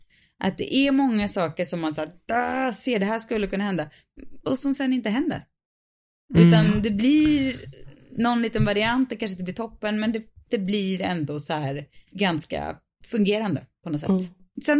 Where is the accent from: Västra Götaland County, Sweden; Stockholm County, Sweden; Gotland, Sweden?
Västra Götaland County, Sweden; Mariestad; i Mariestad, min hemstad.